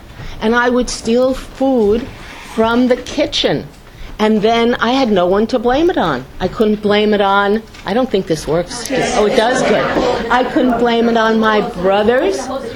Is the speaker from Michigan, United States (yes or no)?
no; West Orange, New Jersey, United States; And I'm from West Jersey, West Orange to be specific.